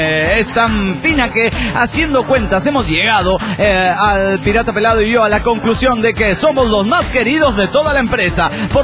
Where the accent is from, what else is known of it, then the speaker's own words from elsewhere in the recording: Tultitlán, State of Mexico, Mexico; de Tutitlán, Estado de México, México.